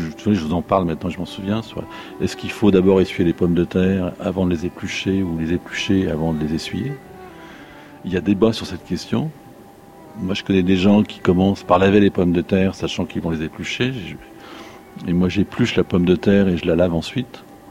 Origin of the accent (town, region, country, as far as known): Bailleul, Hauts-de-France, France; born there